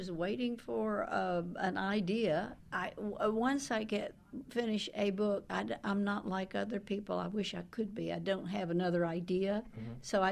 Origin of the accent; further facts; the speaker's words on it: Alabama, United States; Growing up in Alabama, I used to fantasize, look at this, about Lapland.